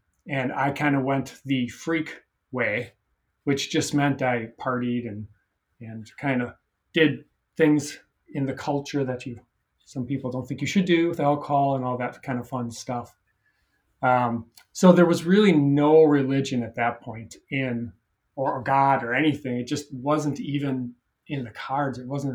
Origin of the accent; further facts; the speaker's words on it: Milwaukee, Wisconsin, United States; now in Minneapolis, United States; I live in the U.S., Midwest U.S. for all my life. I grew up in Milwaukee and then moved to Minneapolis about 25 years ago with my wife.